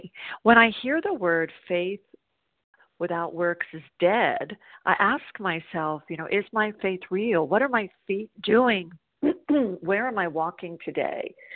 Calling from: South Carolina, United States

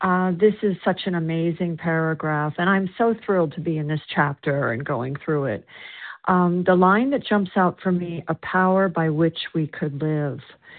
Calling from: South Carolina, United States; I'm a recovered compulsive overeater, and I'm calling from South Carolina.

